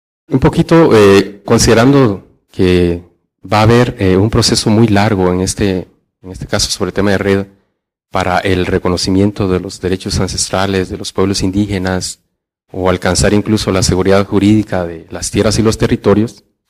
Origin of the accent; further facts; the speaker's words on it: Guatemala; soy de Guatemala, soy Maya Jacquequel